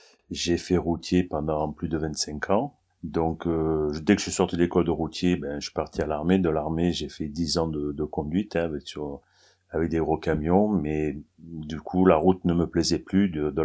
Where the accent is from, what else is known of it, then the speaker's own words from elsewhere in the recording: Marseille, Provence-Alpes-Côte d'Azur, France; parce que je suis de Marseille